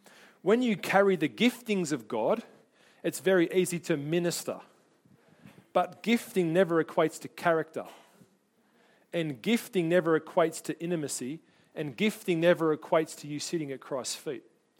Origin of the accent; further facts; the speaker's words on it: New Zealand; accent: Kiwi; Got my Kiwi accent on.